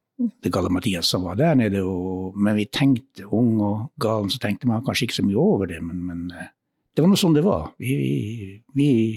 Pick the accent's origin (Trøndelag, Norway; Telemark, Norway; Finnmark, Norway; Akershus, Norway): Finnmark, Norway; Alta; now in Porsanger, Norway; Jeg er egentlig opprinnelig fra Alta, men jeg har flyttet til Porsanger for 17 år siden, og trives der og er der, og har mitt daglig virke der. Det vil si, jeg er pensjonist nå